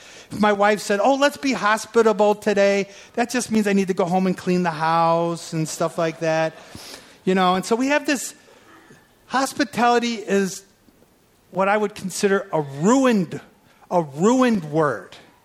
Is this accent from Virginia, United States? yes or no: no; Chicago, Illinois, United States; Usually it's, okay, where's my wallet? I'm from Chicago. It's usually, where's my wallet?